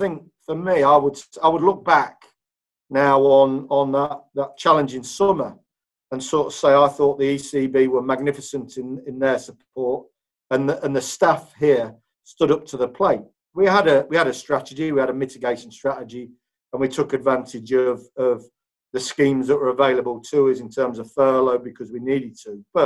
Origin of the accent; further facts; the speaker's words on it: Leicester, East Midlands, United Kingdom; People that know me will know that I was born and bred in Leicester. So this is my hometown.